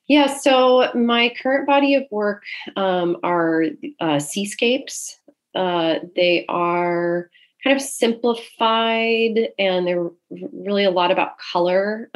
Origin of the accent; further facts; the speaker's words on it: Portland, Oregon, United States; now in New York, United States; But mostly I was in suburbs of Portland, Oregon. And okay. I moved to New York after grad school.